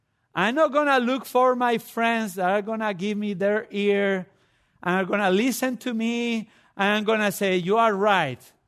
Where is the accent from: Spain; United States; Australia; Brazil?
Spain; I come from Spain, which is, you know, you say hi to everybody.